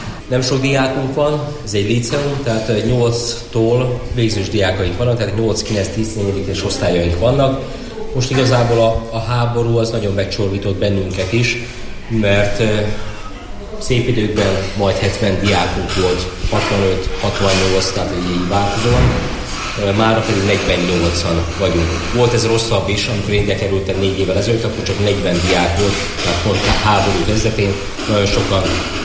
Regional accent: Chaslivtsi, Zakarpattia Oblast, Ukraine; én magam Ungvár mellől jöttem, Ungvár mellett 8 kilométerre egy Császtóc nevű kis faluból származom, meg lakom, úgyhogy ilyen napi két órát ingázom

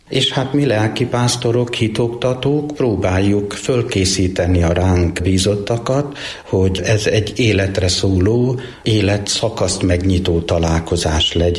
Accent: Monok, Borsod-Abaúj-Zemplén, Hungary; szülőfalum egyházközségében még a harmadik nap is ünnep, fogadalmi ünnepként, amit én nagyon szeretek, és nagyon gyakran haza is szoktam menni.

